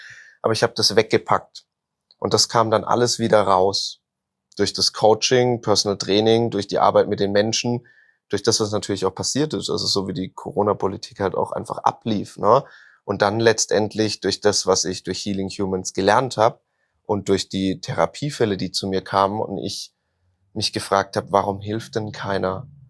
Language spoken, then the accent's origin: German; Karlsruhe, Baden-Württemberg, Germany; Also ich habe noch nie Karlsruhe verlassen oder da irgendwie von da, wo ich herkomme.